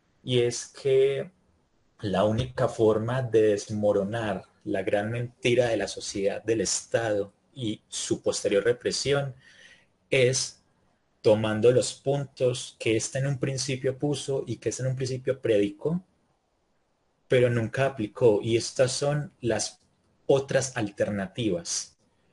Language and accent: Spanish; Colombia; Porque si en algo somos buenos los colombianos es en dejar las causas importantes a cosas que opinan de ellas.